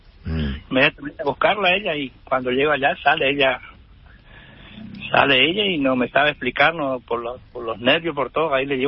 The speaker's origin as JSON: {"language": "Spanish", "town": "Gobernador Virasoro", "region": "Corrientes", "country": "Argentina", "said": "porque nosotros somos de Virasoro."}